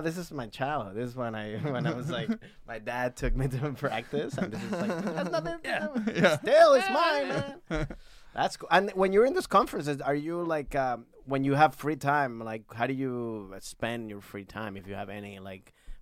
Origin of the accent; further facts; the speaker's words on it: Maryland, United States; I'm from Maryland.